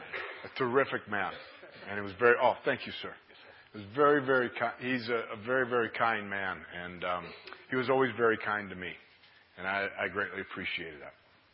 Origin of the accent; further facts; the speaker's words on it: Orchard Park, New York, United States; I was saved at the age of 8. I'm originally from Orchard Park, New York. Grew up in a church that I was related to 3/4 of it. It was a Plymouth Brethren Church.